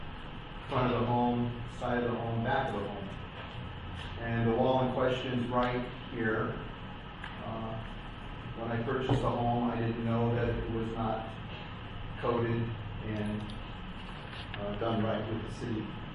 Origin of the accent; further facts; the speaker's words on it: Las Vegas, Nevada, United States; I'm born and raised in Las Vegas, so I do have hope that things can be corrected and taken care of.